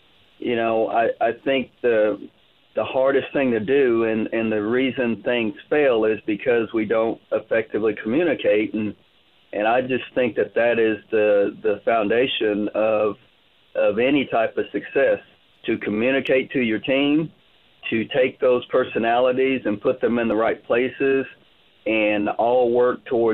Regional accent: Tulsa, Oklahoma, United States; I grew up in the Tulsa public school system, and I took Oklahoma history in high school

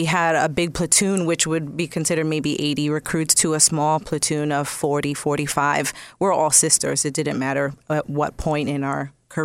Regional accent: Central Islip, New York, United States; also born or lived in Brentwood / Bayshore; I grew up, I moved around a lot as a kid, so I grew up everywhere in Central Islip, Brentwood, and Bayshore.

